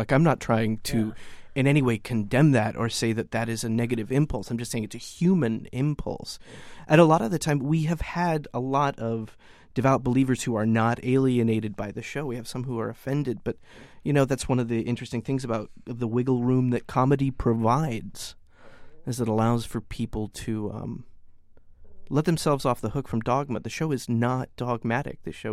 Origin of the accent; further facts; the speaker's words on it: Texas, United States; I spent a long time writing sort of surreal westerns, you know, growing up in Texas.